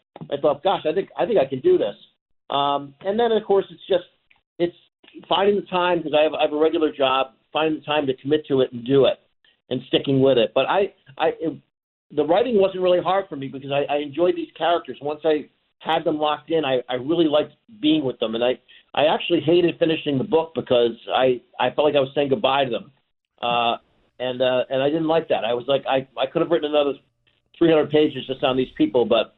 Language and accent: English; Troy, New York, United States; and I grew up in South Troy. We were a middle-class family